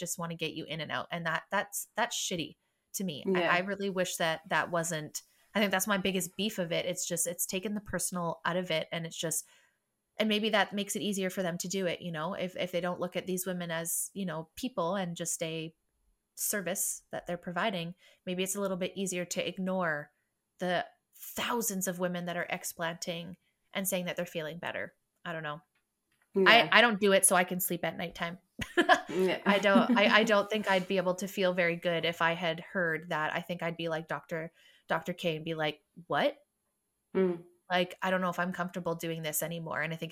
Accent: Canada; I'm like, well, we're Canadian, so Spotify does not pay us.

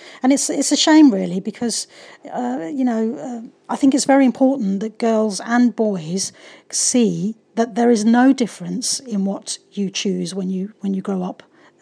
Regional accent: London, United Kingdom; I'm from London.

